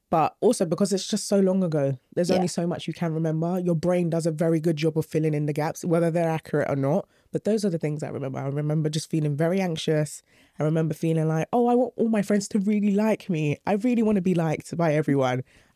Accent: London, United Kingdom; growing up in South London. I was dark skinned.

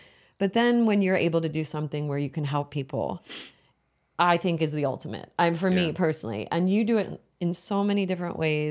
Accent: New Jersey, United States; I grew up in New Jersey, in the suburbs.

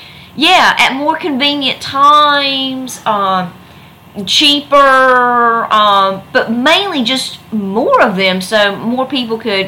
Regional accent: United States; more about where I am from is, and obviously I'm American

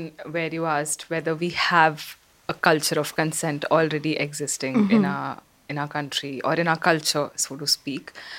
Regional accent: Jodhpur, Rajasthan, India; born there; I was born in a small, not small, but yeah, I was born in Jodhpur, and I've been raised in over 12 cities till date.

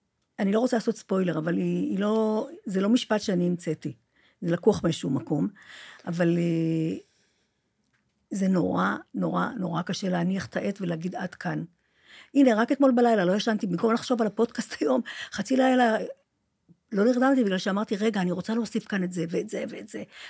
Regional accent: Jerusalem, Jerusalem District, Israel; moved away as an adult; אני עזבתי את ירושלים בגיל 20 בשביל לא לחזור אליה לעולם.

